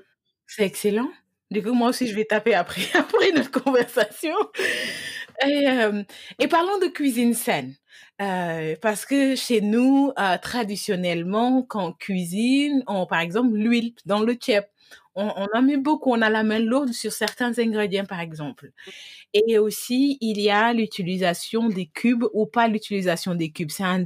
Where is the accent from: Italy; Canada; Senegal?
Senegal; en tant que Sénégalaise